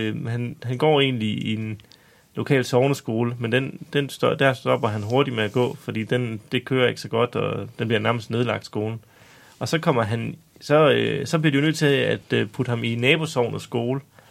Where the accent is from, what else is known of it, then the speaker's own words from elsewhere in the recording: Spjald, Central Denmark Region, Denmark; så er jeg fra Spjæld af.